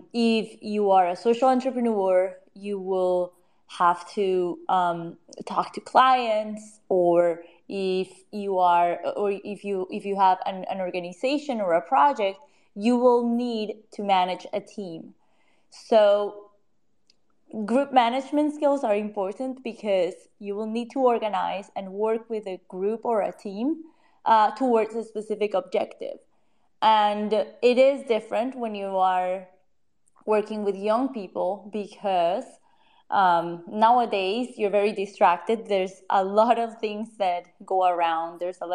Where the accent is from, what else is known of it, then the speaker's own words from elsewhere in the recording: Colombia; I am from Colombia in South America.